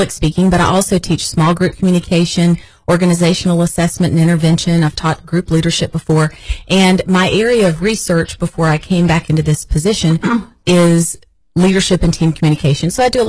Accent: Georgia, United States; I'm a Georgia girl. I'm from Northeast Georgia, and I grew up being a dancer, which is kind of performative as well.

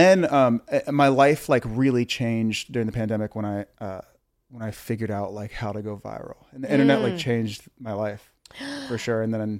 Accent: Columbus, Ohio, United States; I'm from Ohio. Like mm-hmm. people from Columbus, Ohio don't, mm-hmm. they don't do that.

